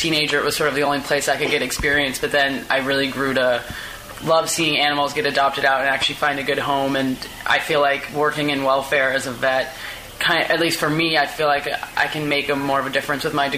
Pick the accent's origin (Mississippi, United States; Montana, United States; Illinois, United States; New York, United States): Illinois, United States; Chicago; moved away as an adult; also born or lived in Canada; now in Melbourne, Australia; I'm from Chicago, so the vet school in my state is the University of Illinois